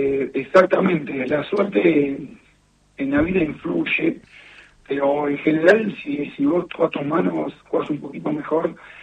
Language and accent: Spanish; Argentina; porque somos muy, muy argentinos, como nosotros lo adoptamos